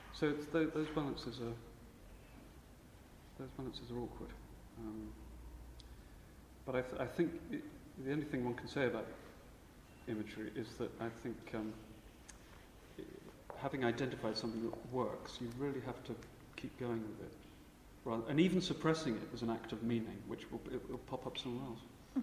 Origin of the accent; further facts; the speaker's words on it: Portsmouth, South East England, United Kingdom; I was brought up in Portsmouth. I used to go out in the South Downs and draw